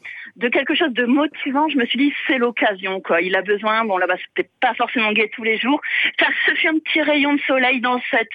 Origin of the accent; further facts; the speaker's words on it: Metz, Grand Est, France; je suis de Metz. Et en fait, à Metz, il y a des péniches où nous pouvons loger